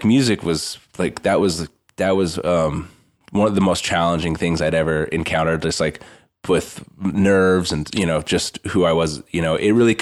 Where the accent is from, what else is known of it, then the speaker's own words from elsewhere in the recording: Boise, Idaho, United States; growing up in Boise